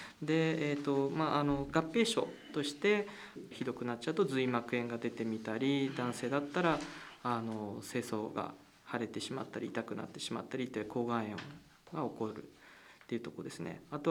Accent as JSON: {"language": "Japanese", "region": "Tokyo", "country": "Japan", "said": "自分もともと東京出身で岩手県はもともと縁もゆかりもなかったんですが、"}